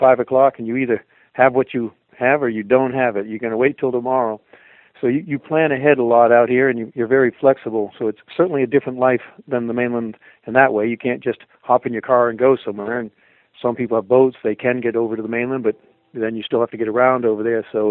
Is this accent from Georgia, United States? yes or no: no; Maine, United States; also born or lived in Los Angeles / Denver; I grew up here in Maine and then took off, went around the country. I was living out in L.A. for over a decade, 15 years, I guess, and then Denver for a while.